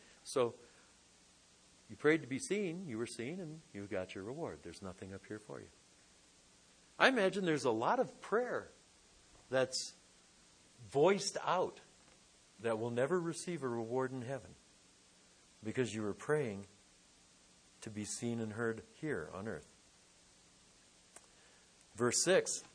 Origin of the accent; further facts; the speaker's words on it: Detroit, Michigan, United States; And I just want it to look good because I'm from Detroit. And everybody back there, their cars looked good. You know, you're a Detroiter.